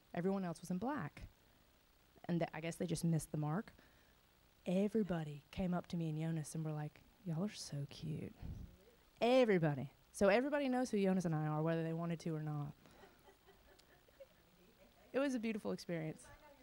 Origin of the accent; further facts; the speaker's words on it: Shreveport, Louisiana, United States; I mean, I'm from Shreveport. We're good at falling in potholes, but we're not good at, you know, talking and schmoozing people.